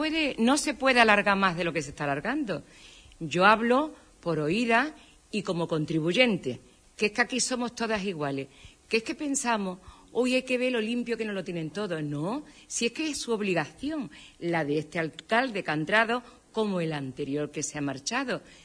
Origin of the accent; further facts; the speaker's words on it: Huelva, Andalusia, Spain; Y estoy trabajando y estoy dejando ese dinero en mi tierra. Hablemos por Huelva, como cada cual pida por su ciudad. Pero te hablo de la nuestra, que hay un montón de parados.